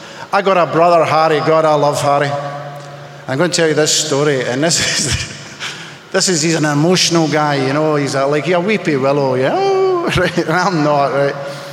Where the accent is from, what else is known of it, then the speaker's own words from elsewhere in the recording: Scotland, United Kingdom; Oh yeah. I'm Scottish as all hell, eh? Oh yeah.